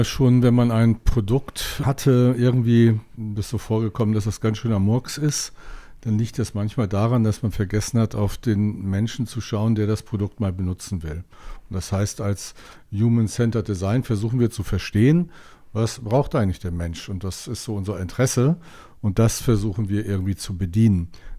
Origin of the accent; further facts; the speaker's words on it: Osnabrück, Lower Saxony, Germany; dann wird meine Heimatstadt Osnabrück am Strand sein, sprich am Meer liegen.